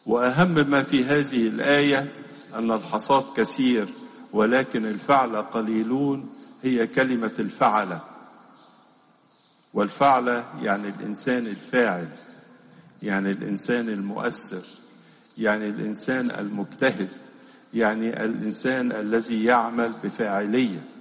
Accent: Egypt; بلادنا مصر

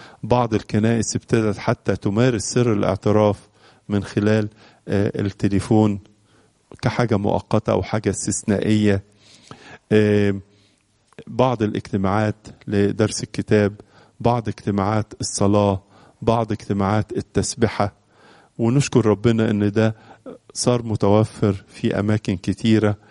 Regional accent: Egypt; بلادنا مصر

